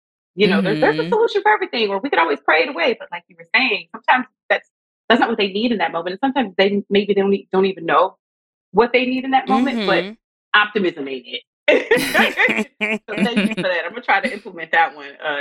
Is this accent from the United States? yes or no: yes; Lake Charles, Louisiana, United States; now in Los Angeles, United States; Like I'm from Lake Charles, Louisiana. I'm a small town girl.